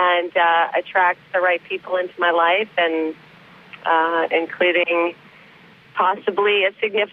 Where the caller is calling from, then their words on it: Century City, California, United States; I'm in Century City, and I'm sitting at the bus stop.